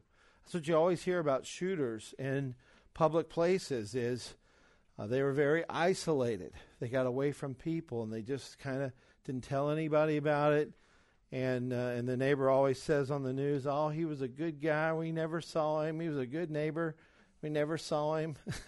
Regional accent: Alabama, United States; This will surprise you because I'm from Alabama, but or maybe it won't.

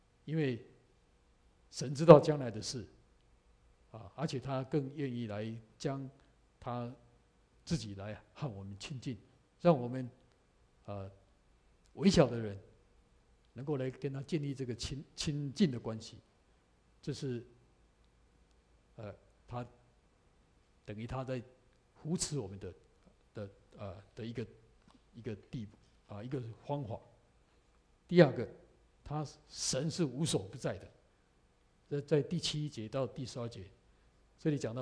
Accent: Taichung, Taiwan; 在我是从台湾来，在那个公园叫台中公园

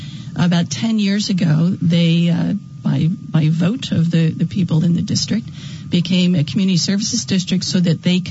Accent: California, United States; also born or lived in Philadelphia; We moved to El Granada from the East Coast. I'm a native Californian, but work had moved us around the country for about 25 years, so we wanted to come back to California.

